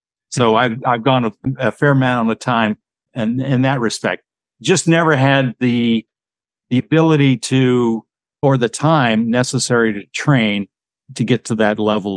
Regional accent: Auburn, California, United States; Growing up in Auburn, as I did, couldn't help but be entertained and interested in the annual Tevis Cup 100-mile one-day ride from Tahoe to Auburn.

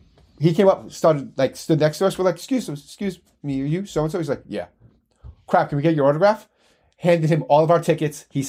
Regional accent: Jersey City, New Jersey, United States; And, you know, I'm born and raised in Jersey City.

